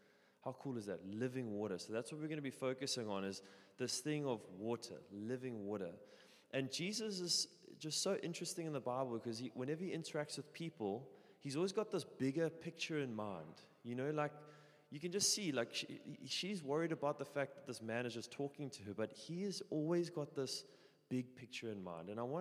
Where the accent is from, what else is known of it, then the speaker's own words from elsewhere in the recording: Melkbosstrand, Western Cape, South Africa; But we are from Melkbos, and we have been married for 5 years